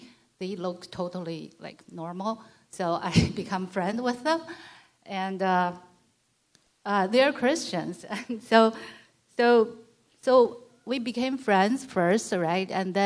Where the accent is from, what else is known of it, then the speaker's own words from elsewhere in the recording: China; now in United States; I grew up in China, like a lot of you here. So I did not encounter so much of Christianity in China.